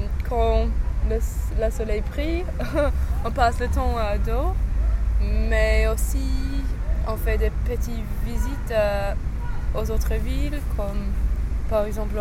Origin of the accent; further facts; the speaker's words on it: England, United Kingdom; French is a second language; Et ce week-end, je suis rentrée chez moi en Angleterre pour voir ma famille